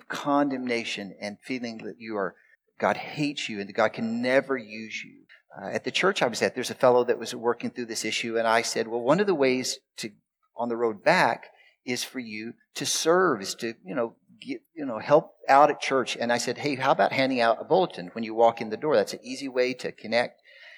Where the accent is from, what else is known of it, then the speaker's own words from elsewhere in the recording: Texas, United States; accent: Texan; also born or lived in Saskatchewan; now in British Columbia, Canada; So I used to live in Saskatchewan. I'm from Texas originally. You've kind of probably noticed the accent.